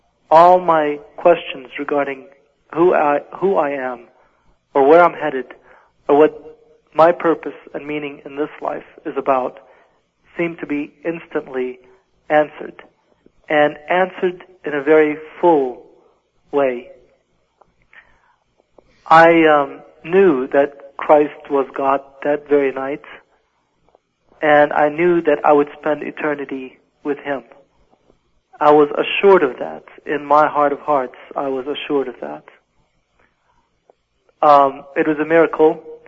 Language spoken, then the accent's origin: English; Colorado Springs, Colorado, United States; As I grew up in Colorado Springs, where we had immigrated to, I developed my own agenda